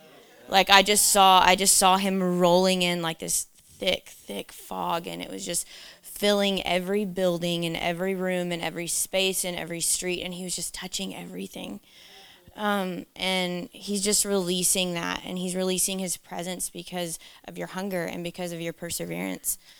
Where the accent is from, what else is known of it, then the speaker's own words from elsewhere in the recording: Tennessee, United States; moved away; I'm from Tennessee and our trees look like broccoli.